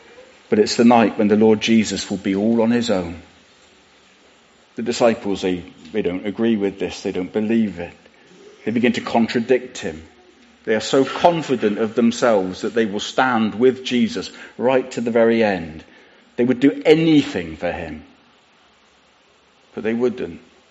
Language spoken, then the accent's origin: English; Bradford-on-Avon, South West England, United Kingdom; any of the multitudes of young people that I grew up with in Bradford-on-Avon all those years ago